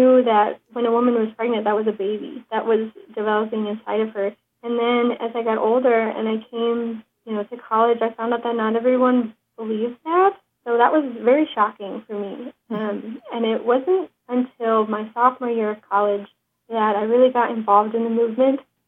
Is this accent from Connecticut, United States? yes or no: no; Valparaiso, Indiana, United States; I'm from Valparaiso, Indiana, and back home I have 6 younger siblings.